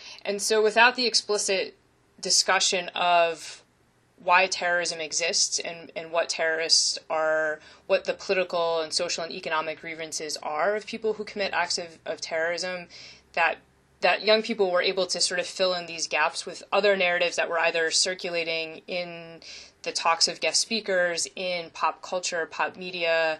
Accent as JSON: {"language": "English", "region": "Pennsylvania", "country": "United States", "said": "You know, I'm from Pennsylvania, which is rich in gun culture, but I never grew up around guns."}